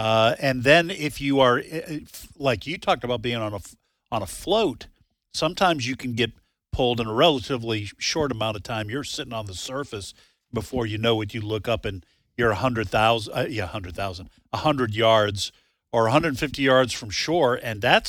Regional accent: New England, United States; I remember growing up in New England, people warning about riptides.

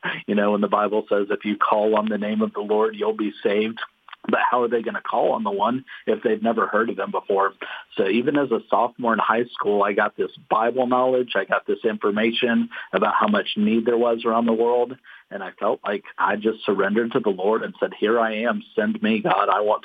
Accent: Alabama, United States; born there; also born or lived in Georgia / Florida / Colorado; I was born in Alabama. We moved a lot between Alabama, Georgia, and Florida when I was younger. Once we got to high school, moved out to Colorado.

